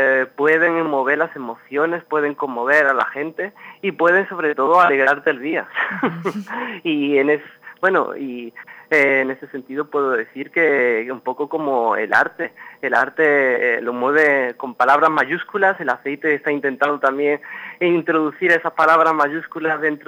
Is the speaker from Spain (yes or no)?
yes; Úbeda, Andalusia, Spain; como bien ha dicho en la presentación, yo procedo de Úbeda.